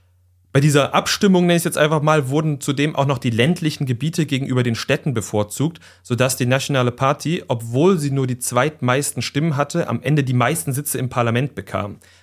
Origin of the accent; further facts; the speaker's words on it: Thuringia, Germany; Ich bin ja in Thüringen aufgewachsen